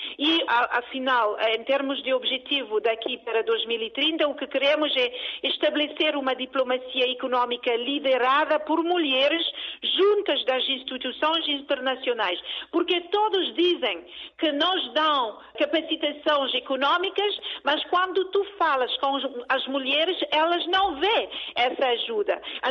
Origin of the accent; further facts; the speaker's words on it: France; Portuguese is a second language; also born or lived in Cape Verde; o meu português não é perfeito, porque eu nasci na Cabo Verde, cresci na França, trabalhei com empresas americanas e asiáticas, e então não teve a oportunidade de falar português sempre.